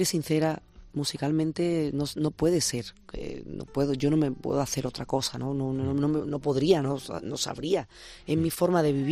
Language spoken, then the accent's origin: Spanish; Seville, Andalusia, Spain; Prefiero vivir en el campo, no quiero ir a Triana, ¿sabes? Yo soy de Triana, pero no voy a Triana ni qué más. No. Me quedo en el campo, me quedo con mis hijos.